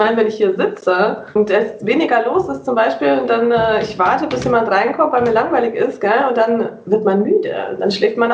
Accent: Bavaria, Germany; wie schon erwähnt. Ich komme, wie gesagt, aus Bayern, Nähe München.

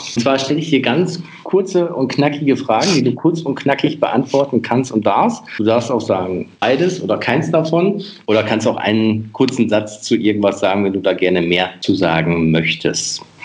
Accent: North Rhine-Westphalia, Germany; Ich komme gewöhnlich aus dem Münsterland, gibt es Wurstebrot und Leberbrot.

